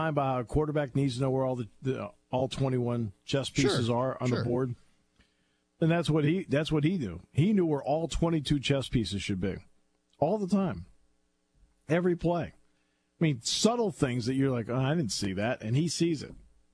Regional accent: New England, United States; I grew up in New England.

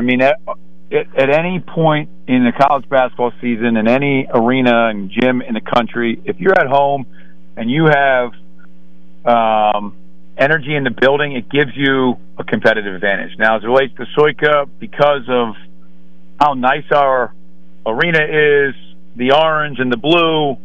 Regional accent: Philadelphia, Pennsylvania, United States; I'm from Philly, Steve. I know it, man.

